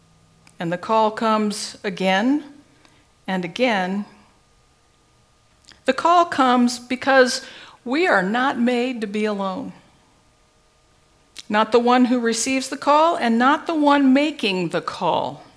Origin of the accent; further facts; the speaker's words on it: Seattle, Washington, United States; Growing up in Seattle, you become familiar with gloom.